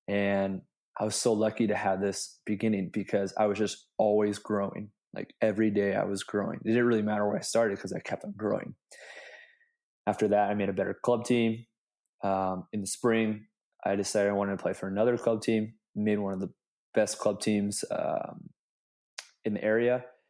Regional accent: Long Beach, California, United States; I grew up in Long Beach, California.

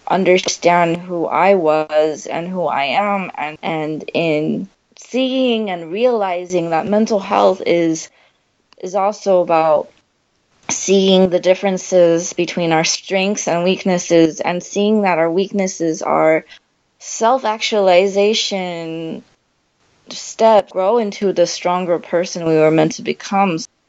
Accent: United States; So I'm Taiwanese American.

